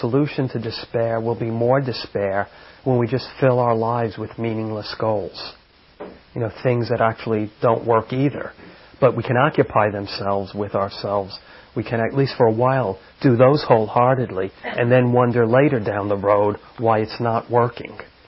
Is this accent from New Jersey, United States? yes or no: no; New York, United States; growing up in New York, I can think of urban life